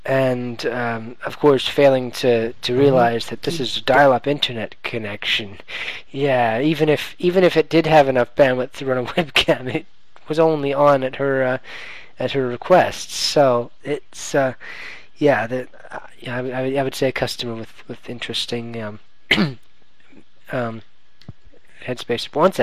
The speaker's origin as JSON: {"language": "English", "country": "Canada", "said": "then they can kind of gather that we're from Canada."}